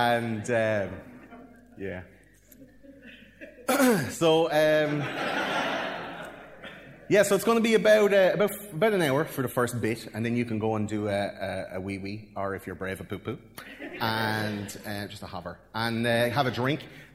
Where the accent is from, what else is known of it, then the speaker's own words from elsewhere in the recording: Ireland; Do you know that I I'm from Ireland, right?